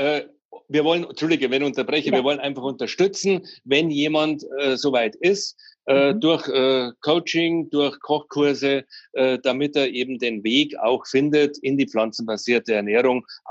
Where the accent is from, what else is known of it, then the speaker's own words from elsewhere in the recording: Bavaria, Germany; Ich komme aus Bayern.